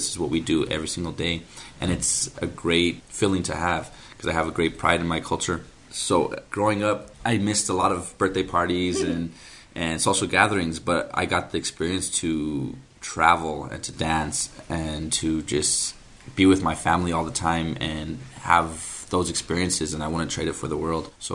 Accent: Albuquerque, New Mexico, United States; Growing up in Albuquerque, I loved it.

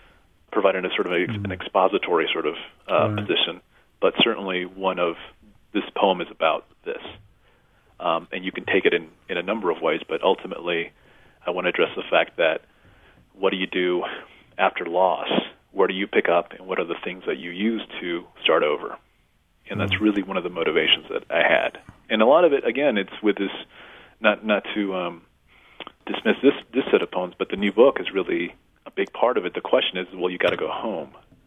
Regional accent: El Paso, Texas, United States; first language Spanish; English is a second language; I'm interested in sort of the beginnings of language as someone who's bilingual, especially growing up in El Paso.

